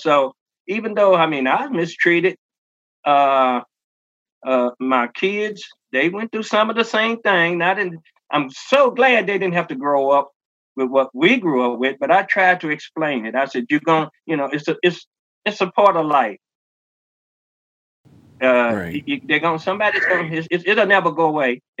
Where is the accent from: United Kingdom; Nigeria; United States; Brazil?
United States; Eminence; I do thank God I was raised up in Eminence, this small town